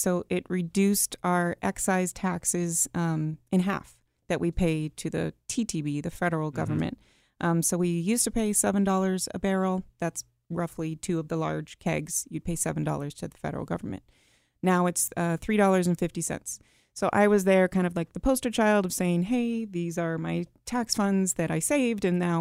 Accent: Huntington Beach, California, United States; I'm from Huntington Beach.

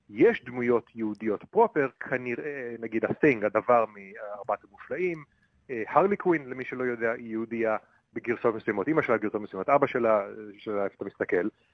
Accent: Tel Aviv, Tel Aviv District, Israel; moved away as an adult; now in Chicago, United States; נולדתי וגדלתי בתל אביב, אחרי הצבא חסכתי

